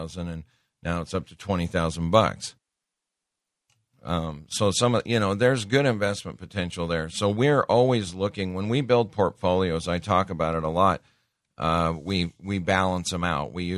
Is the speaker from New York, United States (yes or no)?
no; Montana, United States; I grew up in Montana, and we've bought numerous, numerous collections out of Montana